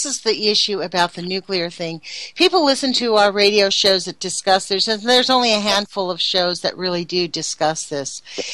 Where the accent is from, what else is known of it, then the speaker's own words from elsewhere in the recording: Redondo Beach, California, United States; Like in my own little area of my hometown, Redondo Beach